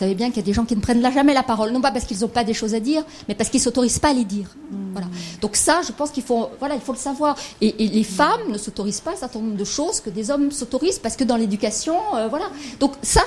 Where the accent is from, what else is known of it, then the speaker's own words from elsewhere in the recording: Île-de-France, France; donc je viens de la Seine-Saint-Denis